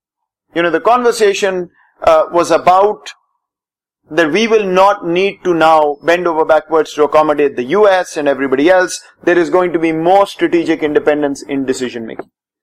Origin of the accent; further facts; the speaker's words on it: Pakistan; Not necessarily as a Pakistani, because that's not what a scholar does